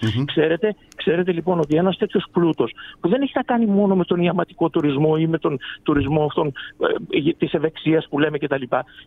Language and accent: Greek; Central Greece, Greece; Δέστε τι γίνεται εδώ στην περιοχή μας, εγώ είμαι από τη Στερεά Ελλάδα